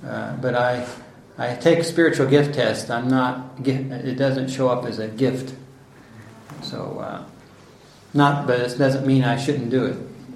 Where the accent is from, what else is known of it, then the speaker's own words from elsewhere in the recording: Oklahoma City, Oklahoma, United States; I'm from Oklahoma City, Oklahoma.